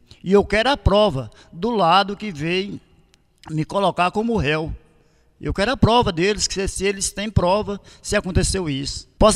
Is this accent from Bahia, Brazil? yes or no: yes; Parateca, Bahia, Brazil; born there; Sempre morei. Nasci em Parateca. Eu nasci em Parateca, foi... Às vezes varia os dias, né? Mas segundo no meu registro, foi um dia de terça-feira, de 1955, Nasci residente de Parateca